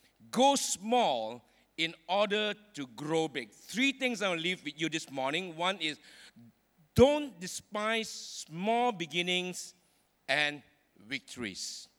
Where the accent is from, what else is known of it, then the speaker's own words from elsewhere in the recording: Seremban, Negeri Sembilan, Malaysia; I'm born and bred in Seremban